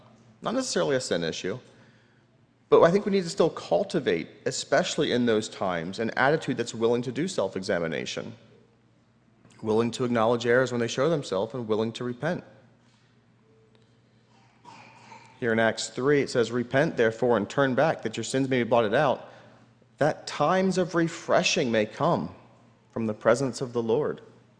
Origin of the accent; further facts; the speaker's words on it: Lancaster County, Pennsylvania, United States; growing up in Lancaster County, you have a certain ignorance or a certain naivety as to how easy it is to grow things.